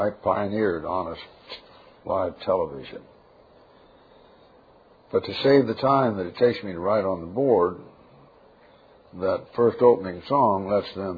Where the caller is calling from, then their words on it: Las Vegas, Nevada, United States; from Las Vegas, and I'm enjoying your message tonight.